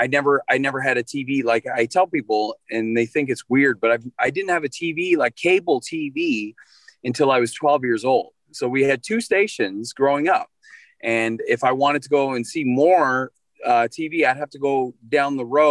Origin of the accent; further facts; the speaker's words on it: New Brunswick, Canada; I'm from New Brunswick, Canada. So if you look on a map, I'm right on the end. I'm close to the Atlantic Ocean. And it's a small province. There's not even a million people.